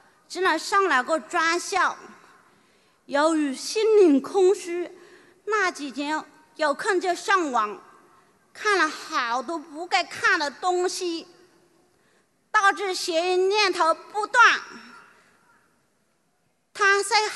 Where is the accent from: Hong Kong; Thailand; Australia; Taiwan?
Hong Kong; 我来自香港